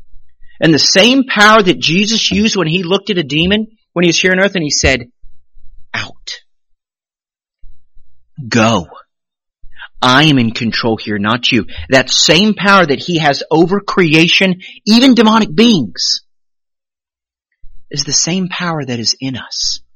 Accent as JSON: {"language": "English", "region": "Hawaii", "country": "United States", "tie": "born there", "said": "Well, I was born on the Big Island of Hawaii."}